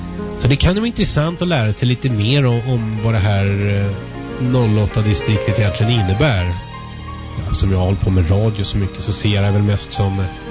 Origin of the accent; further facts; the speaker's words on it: Stockholm, Stockholm County, Sweden; Jag föddes då på Södra BB och då bodde vi i Hökarängen. Och så på några av de här veckodagarna så flyttade vi till Gubbängen då, nästgårds. Och sen till Sundbyberg på Järnvägsgatan och sen ut till Saltsjöbaden och sen flyttade jag in till Östermalm.